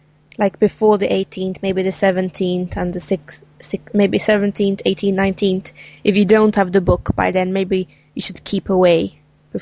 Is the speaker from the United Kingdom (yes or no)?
no; Sweden; English is a second language; And we forgot to say we're both from Sweden.